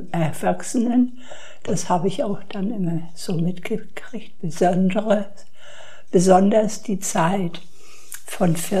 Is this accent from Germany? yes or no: yes; Ludwigslust, Mecklenburg-Vorpommern, Germany; born there; Ludwigslust, wo ich geboren bin.